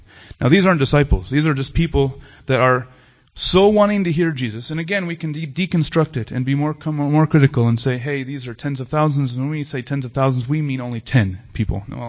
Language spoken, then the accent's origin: English; United States; But that doesn't mean, of course, that I, as an American, am responsible for all of the killings, right, in North America.